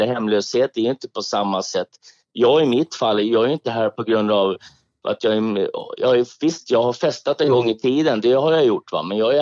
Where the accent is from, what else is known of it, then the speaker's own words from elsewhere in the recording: Stockholm, Stockholm County, Sweden; jag är söderkis. Jag är mitt från söder. Maria Torget heter.